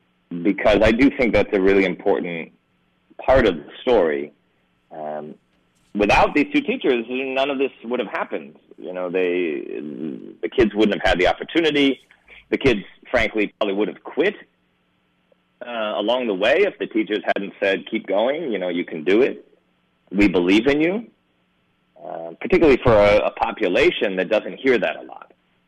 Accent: California, United States; I grew up in California, so it's certainly, you know, we're surrounded by immigrants here in California

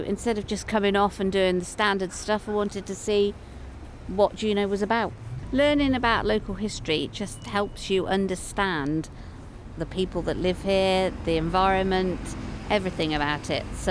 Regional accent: England, United Kingdom; and I'm from England.

